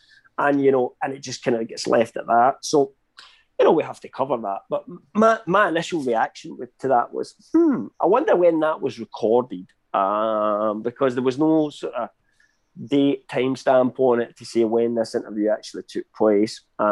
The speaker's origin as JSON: {"language": "English", "country": "United Kingdom", "said": "I mean, I'm British."}